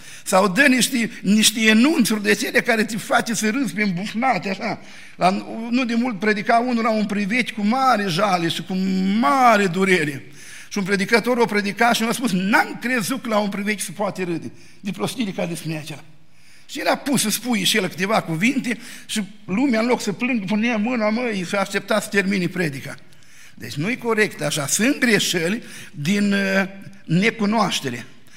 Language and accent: Romanian; Bucovina, Romania; Noi suntem bucovineni, de-aia mai conservatori.